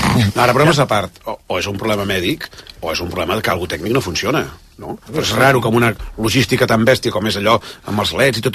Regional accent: Terrassa, Catalonia, Spain; born there; now in Matadepera, Spain; Jo no soc nascut a Terrassa i resident a Matadepera

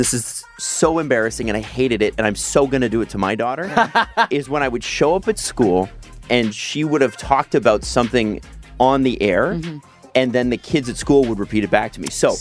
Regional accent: Scarborough, Ontario, Canada; I grew up in Scarborough.

